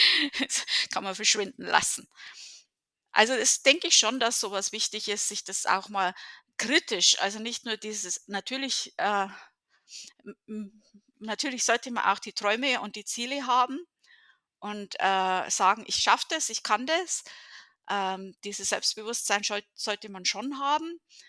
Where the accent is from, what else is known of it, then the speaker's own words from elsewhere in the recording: Bavaria, Germany; now in Connecticut, United States; Ich bin selber ausgewandert. Also ich bin von Bayern nach Connecticut gezogen.